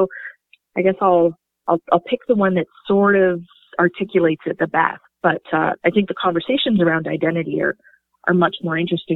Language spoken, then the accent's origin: English; Lac St. Anne, Alberta, Canada; now in Edmonton, Canada; I'm from Lac St. Anne in Alberta, living in Edmonton.